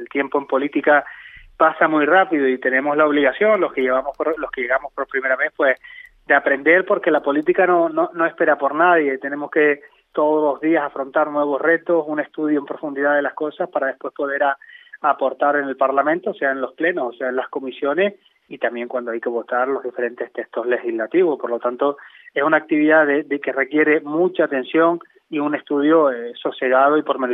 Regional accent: Canary Islands, Spain; nosotros como nacionalistas, como canarios en general

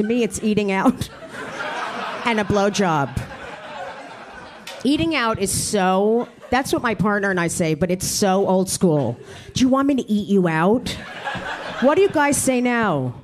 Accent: New Jersey, United States; I'm from Jersey, too.

